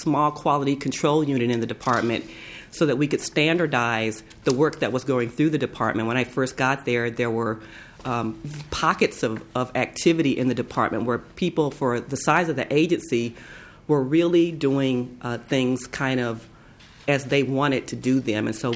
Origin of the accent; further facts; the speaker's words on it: Texas, United States; now in Minnesota, United States; I'm 46 years old, as I said, born and raised in East Texas, so I am not a Minnesota native, so I don't like days like today.